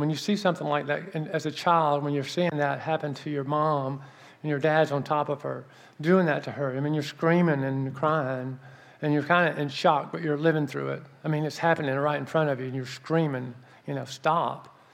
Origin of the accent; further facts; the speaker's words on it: Mobile, Alabama, United States; born there; So I was born down south in Mobile, Alabama.